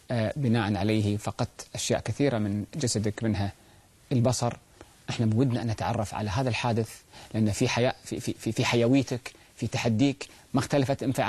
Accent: Kuwait; عندنا في الكويت

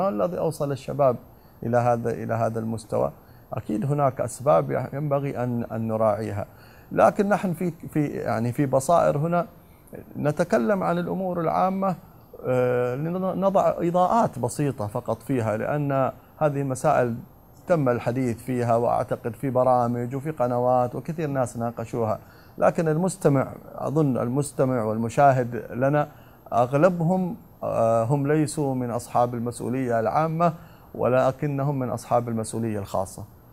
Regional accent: Jeddah, Makkah Province, Saudi Arabia; تروح مستشفى مجانين عندنا في جدة أو مستشفى في الطائف المشهور

